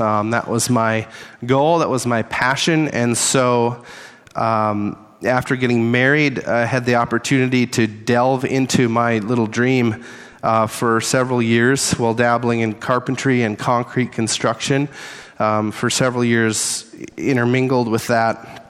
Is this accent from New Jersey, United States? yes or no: no; Climax, Minnesota, United States; I was born and raised in Climax, Minnesota, and currently live in the house that I grew up in.